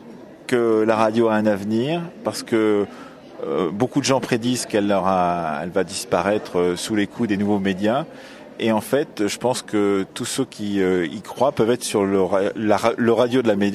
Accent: Nouvelle-Aquitaine, France; Du Poitou.

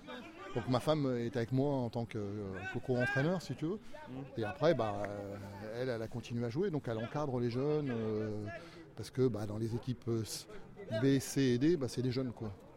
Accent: Orléans, Centre-Val de Loire, France; moi je suis natif d'Orléans, donc j'ai fait jusqu'à 16-17 ans, j'étais à Orléans

